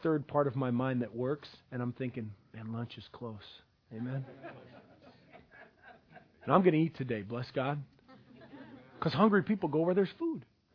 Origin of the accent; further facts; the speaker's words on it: Ballard, Washington, United States; Hey, man, I grew up in Ballard. I'm growing up in Ballard.